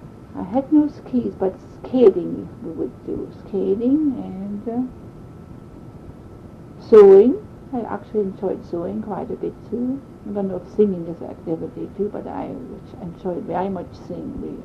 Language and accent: English; Kahla, Thuringia, Germany; moved away as an adult; now in Canada; I was born in Carla, Thuringia, Germany, 1928.